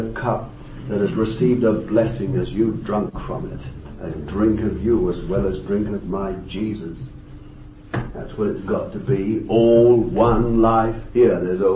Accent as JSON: {"language": "English", "region": "London", "country": "United Kingdom", "said": "That's the old London custom. I'm a Londoner through and through."}